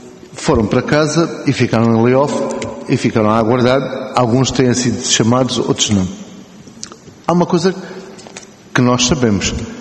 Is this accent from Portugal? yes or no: yes; Portugal; Nós, enquanto portugueses, temos sempre esta condição do fatalismo.